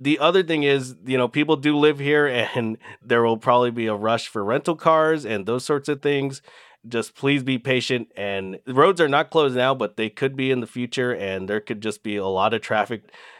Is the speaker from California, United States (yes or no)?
yes; California, United States; I grew up in California, so when I moved here, I always thought, oh, if the volcano erupts, it's going to be like Mount Vesuvius